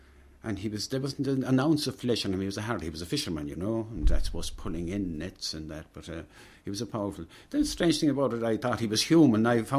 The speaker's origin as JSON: {"language": "English", "town": "Ventry", "region": "Munster", "country": "Ireland", "tie": "born there", "said": "I was born in Kerry, all right, Lee, was she? I was born in Ventry."}